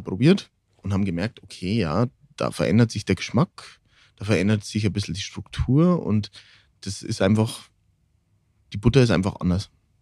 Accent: Regen, Bavaria, Germany; Genau, und ich komme aus Regen. Und dann sind wir für Wochenende einfach nach Regen gefahren

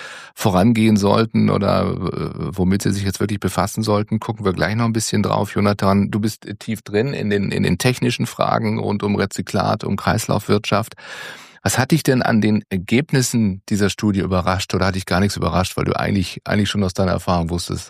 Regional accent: Baden-Württemberg, Germany; born there; Ich bin gebürtiger Badener

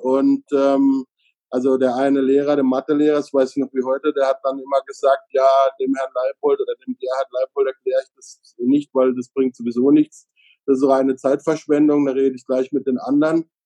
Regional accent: Freiburg im Breisgau, Baden-Württemberg, Germany; born there; Also ich bin in Freiburg im Breisgau geboren.

